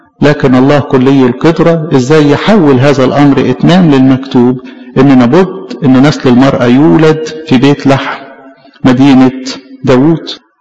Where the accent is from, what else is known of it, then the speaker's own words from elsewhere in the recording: Egypt; طبعا ده اعتزاز لينا كمصريين